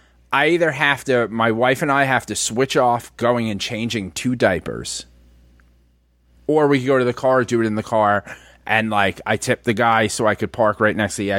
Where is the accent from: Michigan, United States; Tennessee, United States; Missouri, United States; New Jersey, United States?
New Jersey, United States; I mean, I came from South Jersey